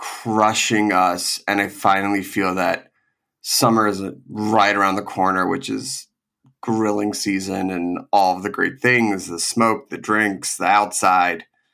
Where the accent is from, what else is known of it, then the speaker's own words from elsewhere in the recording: East Coast, United States; when I was growing up on the East Coast, hearing about Alice Water and the whole farm to table movement and everything